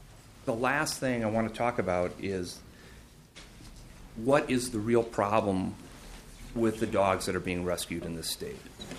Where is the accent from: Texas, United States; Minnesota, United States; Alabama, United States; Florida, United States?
Minnesota, United States; Brainerd; from Brainerd, Minnesota.